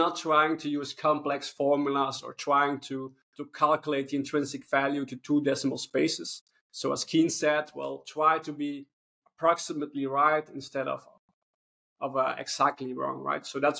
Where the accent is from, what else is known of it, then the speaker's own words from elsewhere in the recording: Belgium; And it was a Belgian company. I'm from Belgium.